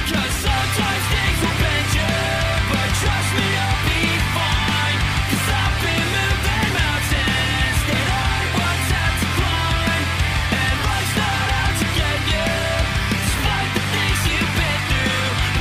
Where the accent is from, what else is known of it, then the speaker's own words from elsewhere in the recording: New Jersey, United States; Okay, you're not far from where I was. I was from Warren County.